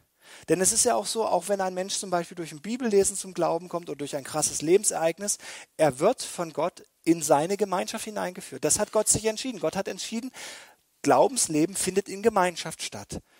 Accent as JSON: {"language": "German", "region": "East Germany", "country": "Germany", "said": "Für mich als Ossi der absolute Kulturschock."}